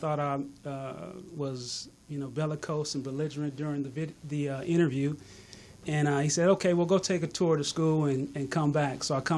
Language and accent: English; Los Angeles, California, United States; I grew up on 115th and Avalon.